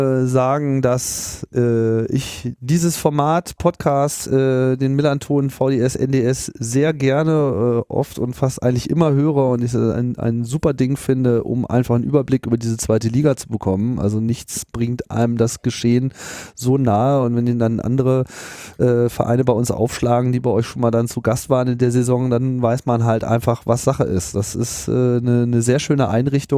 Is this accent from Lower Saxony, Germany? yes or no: yes; Hanover, Lower Saxony, Germany; in Hannover läuft, in meiner alten Heimatstadt